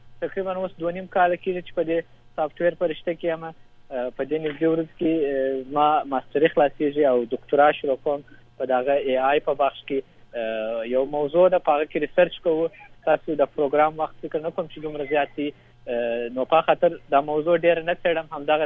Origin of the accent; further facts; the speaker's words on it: Kandahar, Afghanistan; moved away as an adult; now in Turkey; زه په کندهار کې یو متوسط فامیل کې دنیا ته راغلی یم، خپلې منځنۍ او د لیسې په اندازه زده کړې په کندهار کې کړې دي. په 2013 کال کې د یو تحصیلي بورس له لارې ترکیې ته راغلم